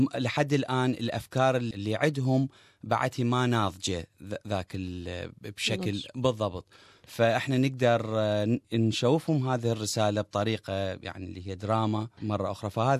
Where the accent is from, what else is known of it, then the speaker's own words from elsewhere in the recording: Iraq; also born or lived in Iran; هذه القضية صارت بي من قبل سنين لأنه أنا ولادة إيران فما كان عندي الهوية مالتي كعراقي